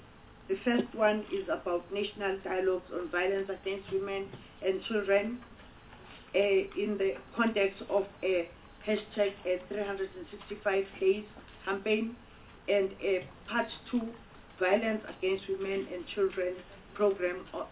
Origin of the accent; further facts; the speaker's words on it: South Africa; maybe we should, as South African women, start fighting together